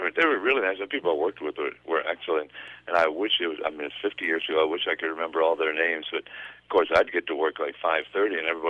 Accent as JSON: {"language": "English", "town": "Waterloo", "region": "Iowa", "country": "United States", "tie": "born or raised there", "said": "Then I moved up back to my hometown of Waterloo, which is close to where Cedar Falls is, if anybody's familiar with northeast Iowa."}